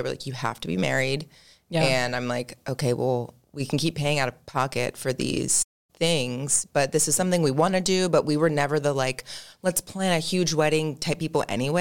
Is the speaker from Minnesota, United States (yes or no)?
no; Maryland, United States; moved away as an adult; now in California, United States; I was born and raised in Maryland. I was living there my whole life. I visited California when I was a junior in high school, and I came back home and I was like, Mom, I'm going to live there.